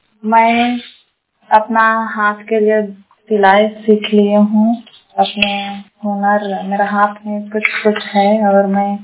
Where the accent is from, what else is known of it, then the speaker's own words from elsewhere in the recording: Irgava, Jharkhand, India; मेरा गांव का नाम है इरगवा, ग्राम नेरदारू टोला इरगवा, पोस्ट ऑफिस थाना पेटरवा, जिला बोकारो, राज्य झारखंड, देश भारत, पिन कोड 8291।